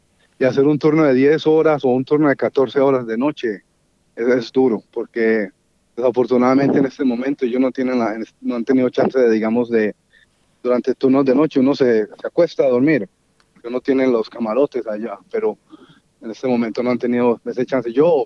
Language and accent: Spanish; Colombia; en mi país, de donde yo soy, en Colombia